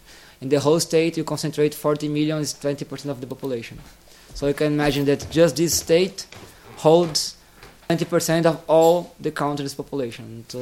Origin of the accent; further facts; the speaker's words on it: São Paulo, Brazil; English is a second language; São Paulo is my hometown and Rio is like the nearest city